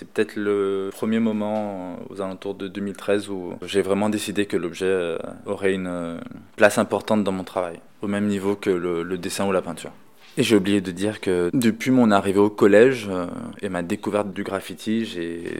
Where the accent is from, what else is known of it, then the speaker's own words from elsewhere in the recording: Guadeloupe; born there; je suis né en Guadeloupe.